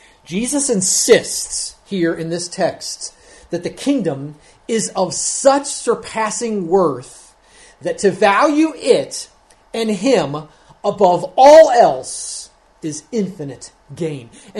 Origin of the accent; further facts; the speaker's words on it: Cincinnati, Ohio, United States; my favorite player from my hometown is Joey Votto, plays for the Cincinnati Reds. And I've had the privilege of seeing him playing before we left Cincinnati.